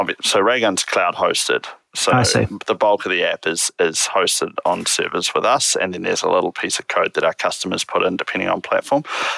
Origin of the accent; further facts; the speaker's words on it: Wellington, New Zealand; I'm from Wellington, New Zealand.